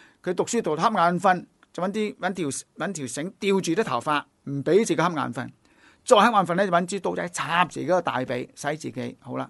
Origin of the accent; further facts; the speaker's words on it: China; 唔识我哋中国人所讲嘅圣定菜根香嗱